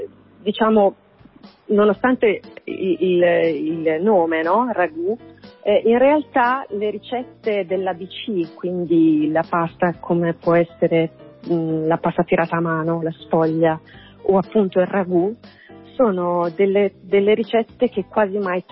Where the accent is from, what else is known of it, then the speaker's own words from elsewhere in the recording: Rimini, Emilia-Romagna, Italy; io sono di Rimini